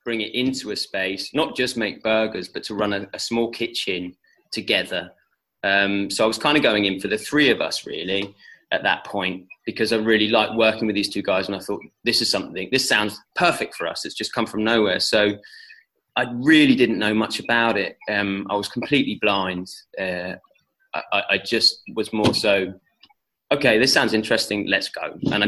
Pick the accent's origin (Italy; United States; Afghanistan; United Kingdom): United Kingdom; England; and I'm from England, and I'd been here for about a year at this point